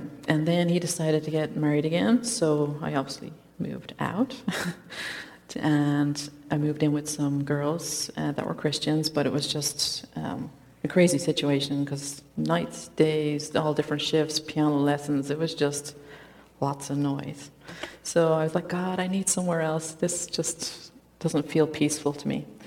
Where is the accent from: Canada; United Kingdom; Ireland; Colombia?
Ireland; now in United States; I think I've probably lost a lot of my accent. I don't know if you realize I'm from Ireland, 6,000 miles away.